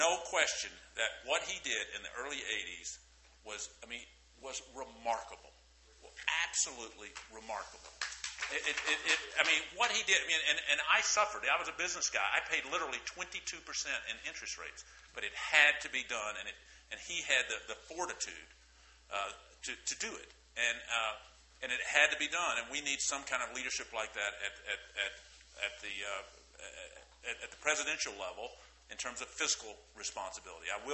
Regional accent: Tennessee, United States; now in Indiana, United States; You know, I think as a American who currently lives in Indiana, I've lived there most of my adult life, grew up near Memphis

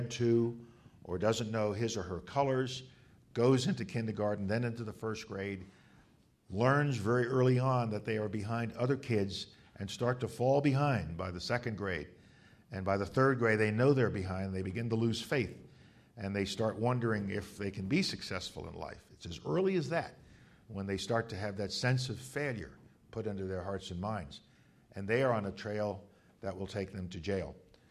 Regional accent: Bronx, New York, United States; When I was growing up in the Bronx and going to Morris High School

